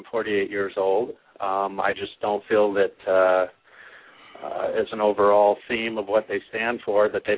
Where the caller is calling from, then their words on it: Washington, United States; I'm just right outside of Seattle, actually.